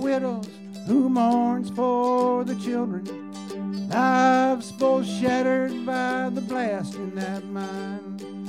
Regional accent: Baltimore, Maryland, United States; Well, I'm a Baltimore boy, and I'm just a neutral observer

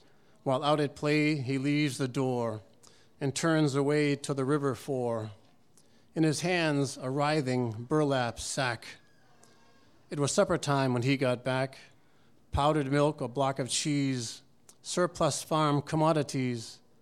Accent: Quincy, Massachusetts, United States; I'm from Quincy Point, and I don't know if you're familiar with Quincy Point, but there was a shipyard down there, General Dynamics, and then it used to be Bethlehem Steel. So we grew up in the neighborhood next

